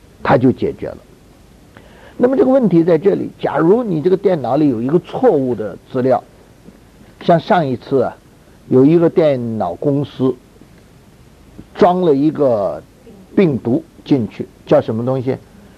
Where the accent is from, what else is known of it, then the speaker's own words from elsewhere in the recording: China; 我们中国人说，耳听为虚，眼见为什么？为实。